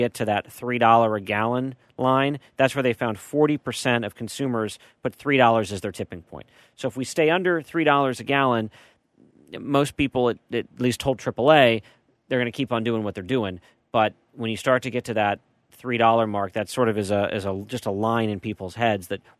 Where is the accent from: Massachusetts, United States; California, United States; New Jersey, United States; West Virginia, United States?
California, United States; As a Californian, I remember $4 plus gallons of gas.